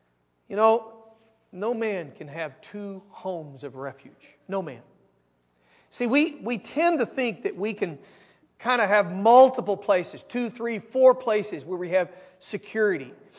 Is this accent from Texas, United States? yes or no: yes; New Braunfels, Texas, United States; In 1970, in my hometown, New Braunfels, Texas, there was a rainstorm that took place.